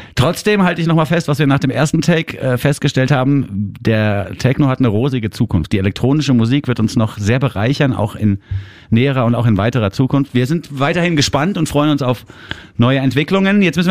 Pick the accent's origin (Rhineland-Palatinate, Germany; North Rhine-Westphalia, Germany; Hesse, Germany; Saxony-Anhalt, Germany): Hesse, Germany; Frankfurt; Weil er weiß, dass ich auch aus Frankfurt komme, wird er witzig am Schluss.